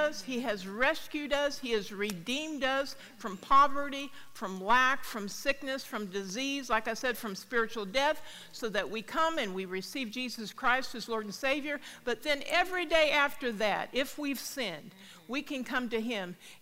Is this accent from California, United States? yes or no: no; Kansas City, Missouri, United States; I grew up in the Kansas City area, so I am born and, you know, raised Kansas City.